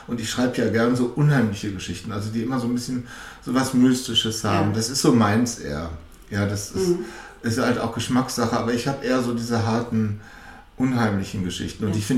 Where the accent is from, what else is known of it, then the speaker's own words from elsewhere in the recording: North Rhine-Westphalia, Germany; now in Berlin, Germany; ursprünglich komme ich aus NRW, also ganz andere Ecke, ganz im Westen.